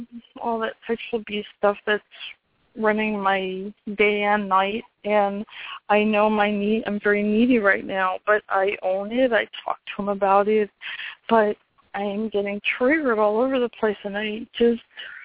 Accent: New York, United States; Well, the Geographic's been since I've been in Southern California. I'm actually from New York

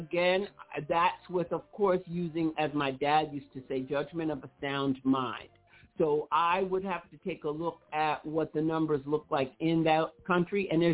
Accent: New York, United States; We're the only two running around with masks on our faces because we're from New York, man

